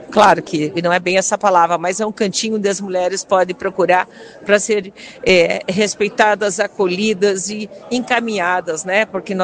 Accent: Londrina, Paraná, Brazil; Você vê, eu fico sempre, sou de Londrina, né? Agora do Paraná todo.

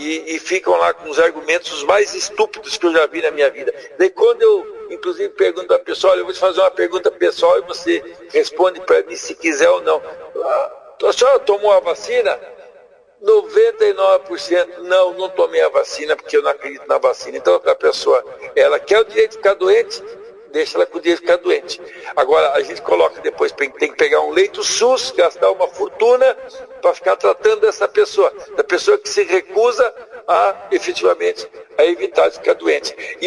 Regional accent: Londrina, Paraná, Brazil; eu morava, obviamente, como londrinense, morava em Londrina

